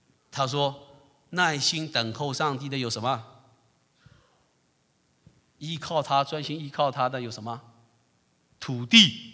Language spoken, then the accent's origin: Chinese; China; 最厉害的一样是我们中国人发明的